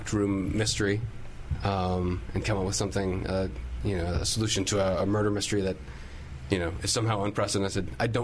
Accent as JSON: {"language": "English", "town": "Arlington", "region": "Virginia", "country": "United States", "said": "Arlington, Virginia."}